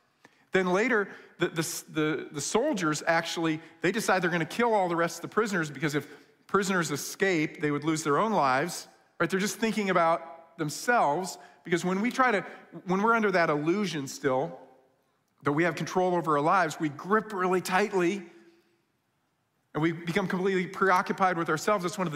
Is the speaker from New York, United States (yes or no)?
yes; New York, United States; also born or lived in Michigan; I grew up in New York, and I lived in Michigan, and I've driven all over the world, literally.